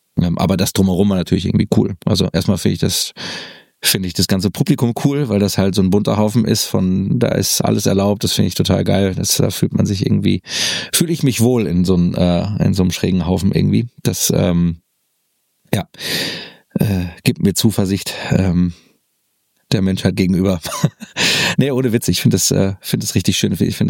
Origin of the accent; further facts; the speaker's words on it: Paderborn, North Rhine-Westphalia, Germany; Ich sage, nee, ich komme aus Paderborn.